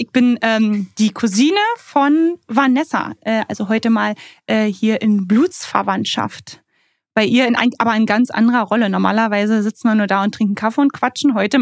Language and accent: German; Fürstenwalde, Brandenburg, Germany; Ich komme aus Fürstenwalde